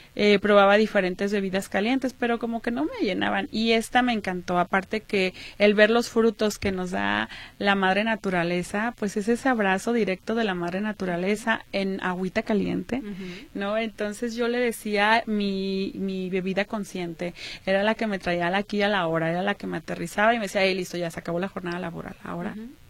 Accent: Guadalajara, Jalisco, Mexico; cada que yo llegaba aquí a mi ciudad natal, Guadalajara

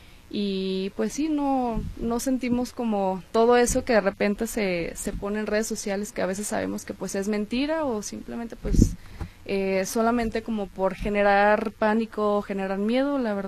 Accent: Zapopan, Jalisco, Mexico; born there; Yo, como muchos tequilenses, nací en Zapopan, en Guadalajara, pero toda mi familia es de ahí, de Tequila. De hecho, parte de mi familia viene de la sierra, vienen de se me fue ahorita el nombre, vienen de Tuitán

